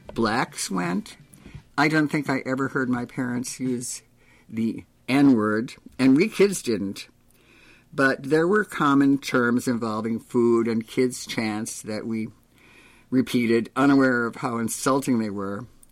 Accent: New York, United States; Since I was from New York, I had been brought up to think that even New Jersey was the wilderness.

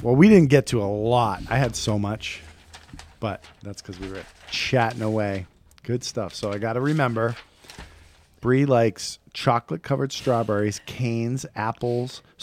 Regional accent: New England, United States; I didn't know. I'm from New England.

